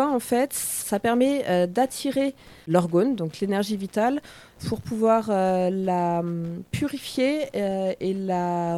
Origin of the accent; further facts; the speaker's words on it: Volvic, Auvergne-Rhône-Alpes, France; now in Carouge, Switzerland; Ah non, à la base je suis auvergnate.